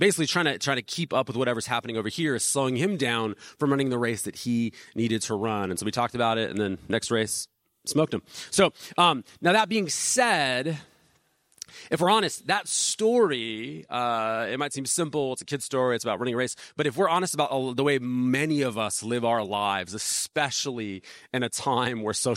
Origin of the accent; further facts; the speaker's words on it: Chula Vista, California, United States; I grew up in South San Diego, West Chula Vista